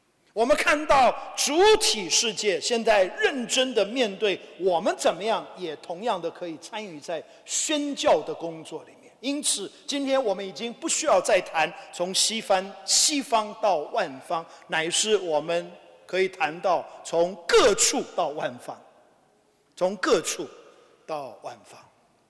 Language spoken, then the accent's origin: Chinese; Taiwan; 因为我是在台湾出生长大的，比大家都高个头